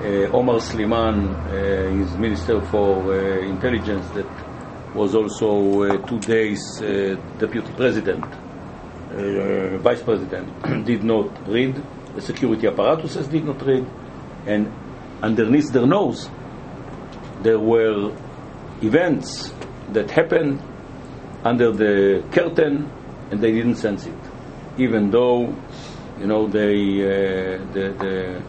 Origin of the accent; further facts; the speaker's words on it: Israel; I live the Middle East all my life. I was born in Israel. I'm fifth generation born in Israel.